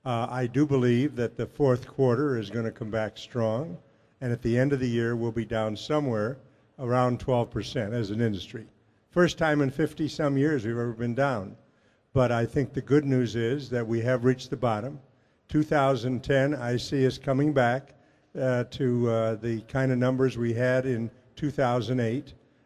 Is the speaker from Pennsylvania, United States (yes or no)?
yes; Philadelphia, Pennsylvania, United States; Well, I'm from Philadelphia, and I have to say